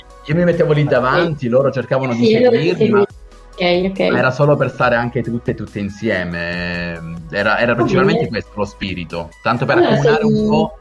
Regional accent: Apulia, Italy; now in Turin, Italy; Vengo dal bassissimo Salento, vicino a Santa Maria di Leuca, quindi in provincia di Lecce e in Puglia.

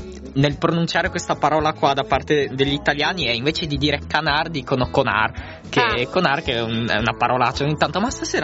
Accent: China; Ok, vabbè, sono cinese, sorvoliamo sulla definizione della cucina di casa.

